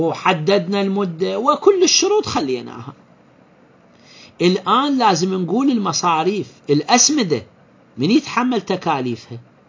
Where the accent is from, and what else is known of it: Iraq